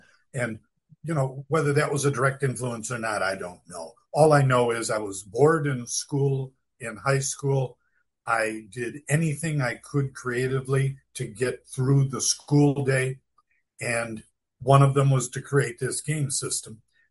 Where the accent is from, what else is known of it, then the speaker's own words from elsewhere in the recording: Cleveland, Ohio, United States; born there; in the Cleveland area where I was born and lived in Cleveland at that time.